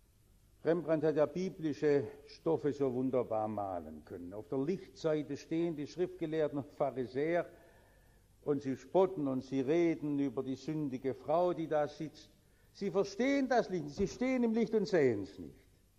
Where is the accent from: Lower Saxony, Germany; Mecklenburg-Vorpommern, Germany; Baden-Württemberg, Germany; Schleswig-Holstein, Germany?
Baden-Württemberg, Germany; auch als Schwabe sage ich, und ob schon